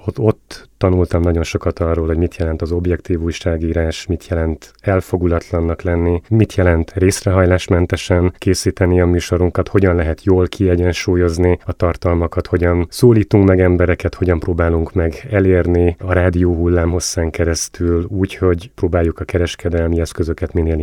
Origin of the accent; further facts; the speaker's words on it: Hungary; now in Wales, United Kingdom; amikor megtudták, hogy én Magyarországról jövök